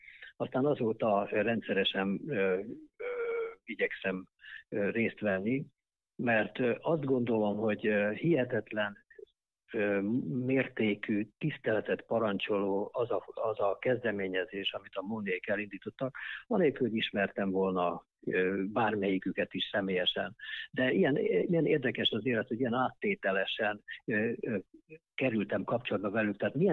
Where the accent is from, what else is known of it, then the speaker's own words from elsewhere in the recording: Baranya, Hungary; a gyerekkoromban, ugye egy kis faluban nőttem föl az Ormánságba, Baranyába